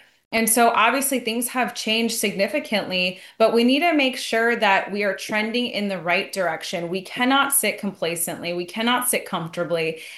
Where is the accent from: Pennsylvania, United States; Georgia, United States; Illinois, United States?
Illinois, United States; moved away; I live near, you know, people that I grew up with in Illinois.